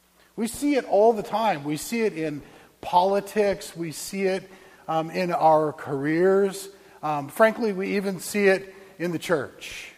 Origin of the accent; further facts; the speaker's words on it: Phoenix, Arizona, United States; I grew up in Phoenix. What do I know from goats?